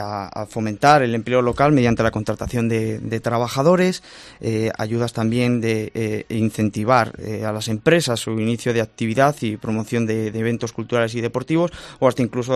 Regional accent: Guadalajara, Castilla-La Mancha, Spain; no soy de Madrid, soy de Guadalajara y estoy muy orgulloso de serlo

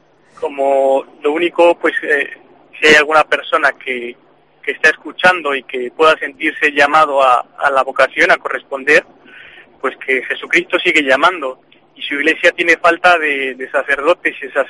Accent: Mexico; Soy un mexicano que he tenido la gracia de crecer en una familia católica

